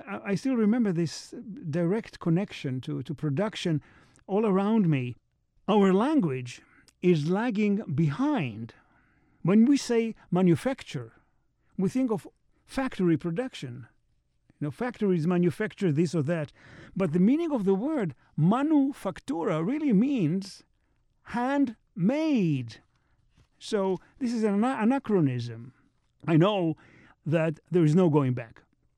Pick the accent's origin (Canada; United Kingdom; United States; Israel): Israel; You know, growing up in Israel, in emerging Israel, I experienced in one generation this dizzying transition from camels and donkeys to supermodernism.